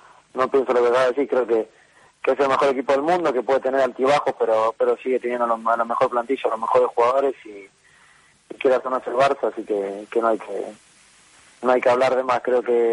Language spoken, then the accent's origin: Spanish; Argentina; yo también soy argentino